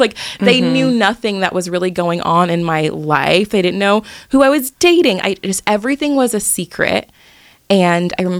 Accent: Rancho San Diego, California, United States; We grew up in Rancho San Diego, and I always say people don't leave Rancho San Diego.

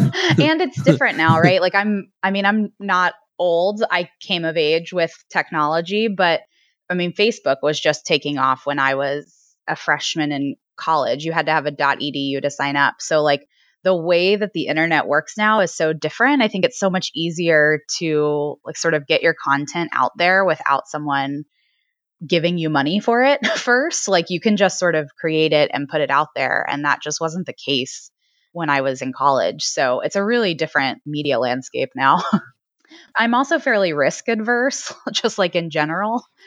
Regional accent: Texas, United States; So I grew up in Texas and I went to undergrad at a private school here at TCU.

